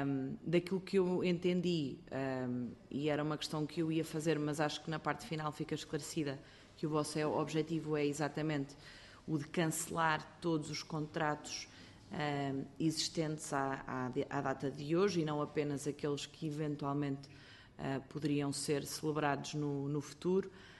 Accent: Marinha Grande, Leiria, Portugal; eu sou de facto eleita pelo Distrito de Leiria, sou da Marinha Grande

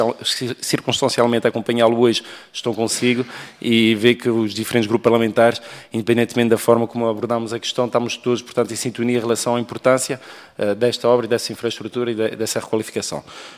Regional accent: Póvoa de Lanhoso, Braga, Portugal; falar várias vezes na Póvoa de Lanhoso, que é a terra de onde eu sou

